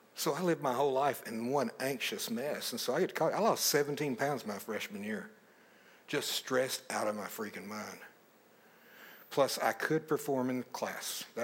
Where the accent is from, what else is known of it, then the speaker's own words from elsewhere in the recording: Appalachia, United States; I come from Appalachia, deep Appalachia, full of every kind of abuse and shame.